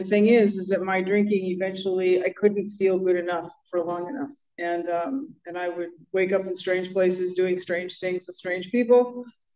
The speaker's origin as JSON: {"language": "English", "region": "California", "country": "United States", "tie": "born or raised there", "said": "I grew up in the San Fernando Valley."}